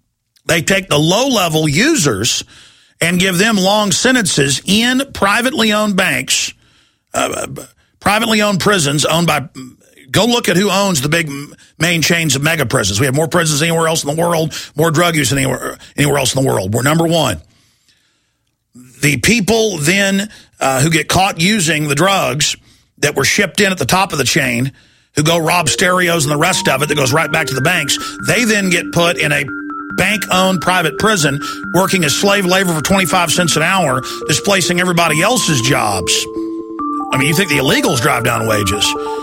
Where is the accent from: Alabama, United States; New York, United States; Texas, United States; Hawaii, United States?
Texas, United States; Rockwall; also born or lived in Austin; You know, I grew up in Rockwall, Texas. My last few years of high school were here in Austin.